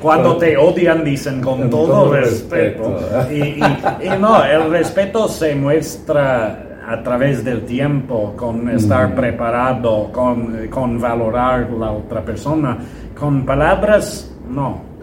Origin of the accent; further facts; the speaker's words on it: Indianapolis, Indiana, United States; moved away as an adult; also born or lived in Flint; nací en Flint, pero salí de ahí cuando tenía 4 años. Crecí en Indianapolis, pero salí de ahí en 2001 cuando tenía 18, y nada más vuelvo para visitar mis papás.